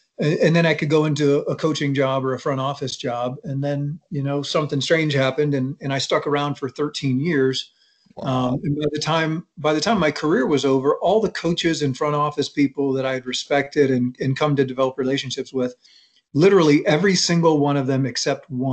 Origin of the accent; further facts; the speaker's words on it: Cleveland, Ohio, United States; moved away as an adult; So I grew up in Cleveland, but okay.